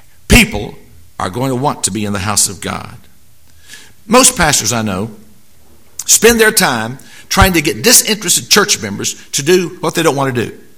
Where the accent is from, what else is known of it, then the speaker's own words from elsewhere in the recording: Wayne, West Virginia, United States; I was pastor in my hometown of Wayne, West Virginia. Town, very small town, about 20 miles from Huntington.